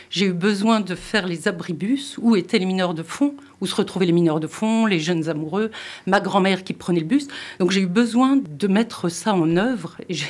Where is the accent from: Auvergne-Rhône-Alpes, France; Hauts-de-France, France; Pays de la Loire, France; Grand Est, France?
Grand Est, France; Alors, je ne suis pas périgourdine, je suis Lorraine, Moselle-Lanne